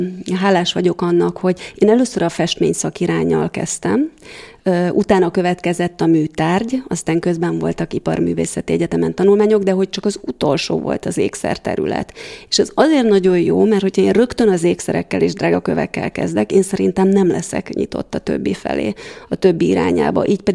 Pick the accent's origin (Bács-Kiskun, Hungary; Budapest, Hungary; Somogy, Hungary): Bács-Kiskun, Hungary; Kecskemét; én kecskeméti vagyok, és ez a nagymamám ráadásul egy tanyán élt